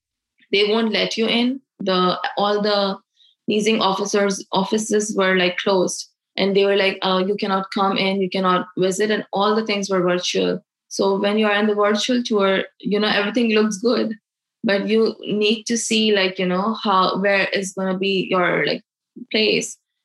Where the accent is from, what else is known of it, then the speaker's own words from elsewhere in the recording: Pakistan; I am from Pakistan